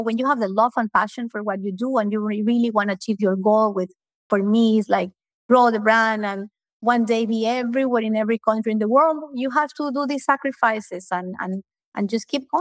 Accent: Ecuador; English is a second language; moved away; I'm from Ecuador. I live here by nobody. Everybody's in Ecuador

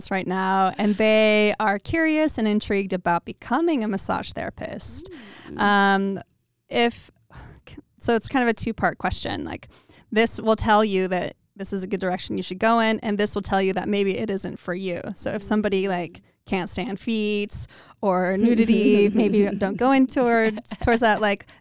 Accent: United States; I'm American, so I'm used to gun stuff all the time.

